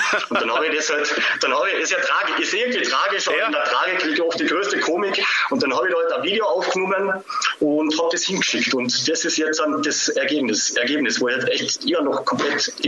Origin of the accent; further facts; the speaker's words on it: Hermagor, Carinthia, Austria; now in Graz, Austria; Ich bin ursprünglich aus Hermagor, bin aber schon seit langer Zeit in Graz